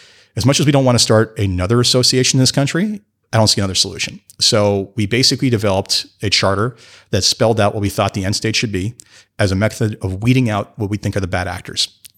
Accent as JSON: {"language": "English", "country": "Canada", "said": "I am from Canada."}